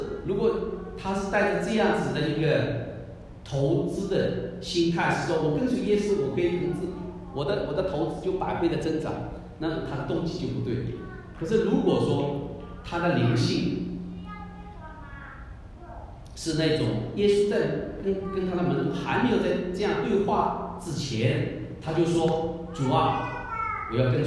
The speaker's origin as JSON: {"language": "Chinese", "country": "China", "said": "所以在我们中国人来说叫做汉奸卖国贼。"}